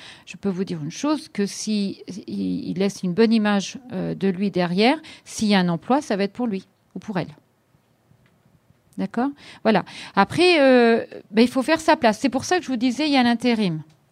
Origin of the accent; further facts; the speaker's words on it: Dreux, Centre-Val de Loire, France; Mais nous, par exemple, on est de Dreux.